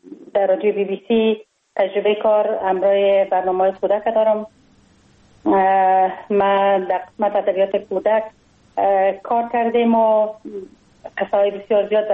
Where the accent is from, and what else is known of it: Kabul, Afghanistan; born there